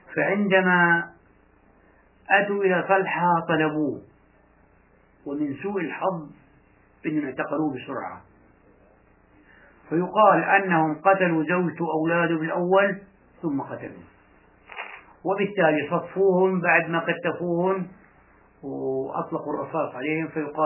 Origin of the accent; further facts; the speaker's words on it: Palestine; moved away; احنا جاي معنا من فلسطين البريموس البنبور